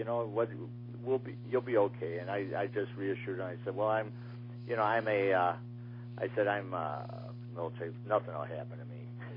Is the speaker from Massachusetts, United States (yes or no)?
no; Chicago, Illinois, United States; I'm from Chicago, but I felt like the farm boy from Chicago.